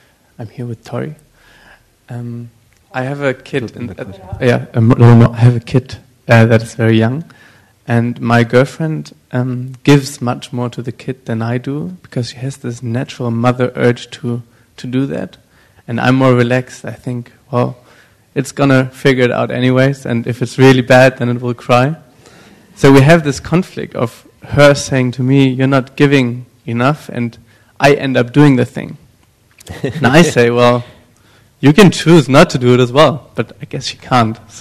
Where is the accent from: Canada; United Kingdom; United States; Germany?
Germany; I'm from Germany